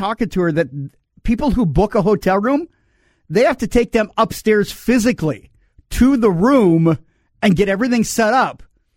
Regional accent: Redwood Falls, Minnesota, United States; this is down at Redwood Falls, my hometown.

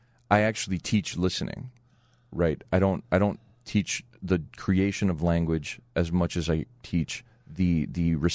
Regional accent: Cicero, Illinois, United States; Because growing up in Cicero in the 70s and 80s was rough, right?

